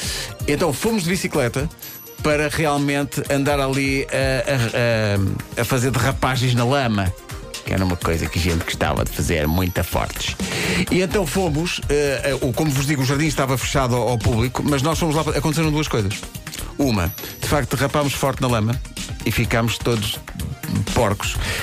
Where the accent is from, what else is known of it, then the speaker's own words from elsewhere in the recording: Oeiras, Lisbon, Portugal; E quem é de Oeiras, onde eu cresci, sabe que é verdade.